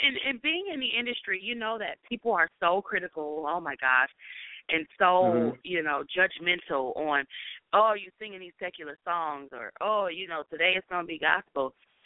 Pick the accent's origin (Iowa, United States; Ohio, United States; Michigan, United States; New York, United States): Michigan, United States; Detroit; I'm in California. I'm from Detroit, but I'm in California, yes.